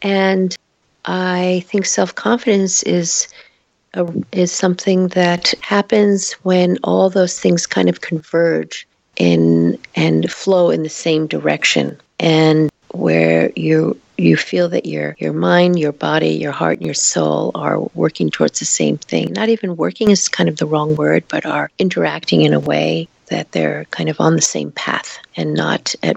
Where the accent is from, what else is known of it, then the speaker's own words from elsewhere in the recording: New York, United States; also born or lived in Queens; I was born in Queens, New York, and grew up primarily on Long Island in a Jewish neighborhood. We were the only Asian family in that neighborhood.